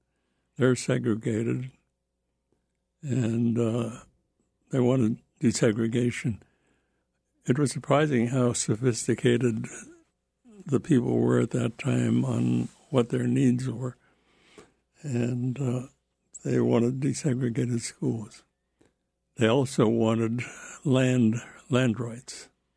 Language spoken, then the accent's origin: English; Klawock, Alaska, United States; born there; now in Ketchikan, United States; I was born in Kolwak and returned there after retirement and served on the tribal council there for several years. But I'm retired in Ketchikan now.